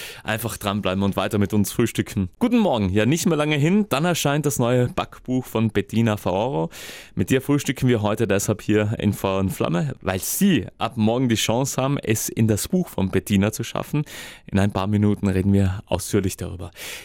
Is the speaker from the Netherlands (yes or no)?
no; Lana, Trentino-Alto Adige, Italy; Ich selbst bin ja in einer Konditorei aufgewachsen in Lana.